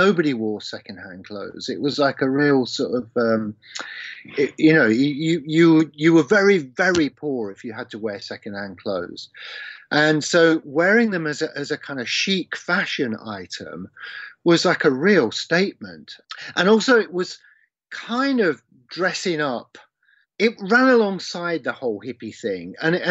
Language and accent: English; Leicester, East Midlands, United Kingdom; students from around my hometown in Leicester and stuff.